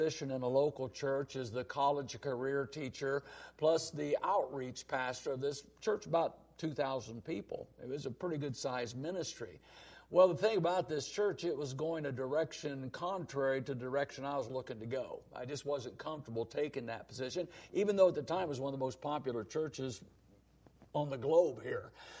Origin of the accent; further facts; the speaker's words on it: Portland, Indiana, United States; there was a group of people in my hometown area, Portland, Indiana, who wanted to start a fundamental independent Bible-believing church.